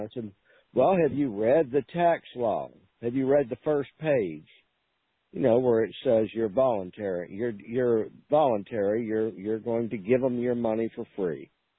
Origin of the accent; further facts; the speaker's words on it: United States; I always put I'm an American national.